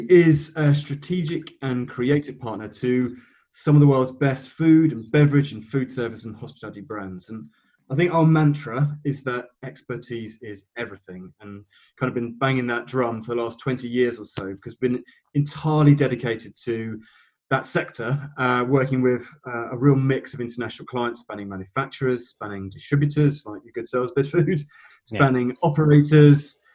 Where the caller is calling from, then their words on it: East of England, United Kingdom; I am calling in from my living room in sunny Bedfordshire, where, to be honest, I've been sat for the last 10 weeks, largely hiding from the children, to be honest.